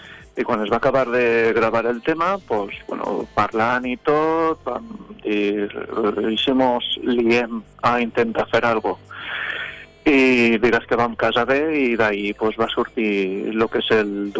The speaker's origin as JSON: {"language": "Catalan", "town": "Benicarló", "region": "Valencian Community", "country": "Spain", "said": "Jo soc de Benicarló"}